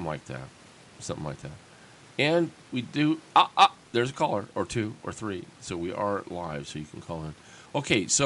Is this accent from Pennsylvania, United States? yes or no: yes; Erie, Pennsylvania, United States; Oh, I'm from Erie, Pennsylvania.